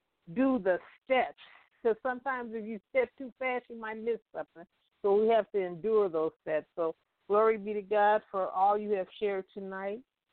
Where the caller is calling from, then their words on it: California, United States; I'm calling from California.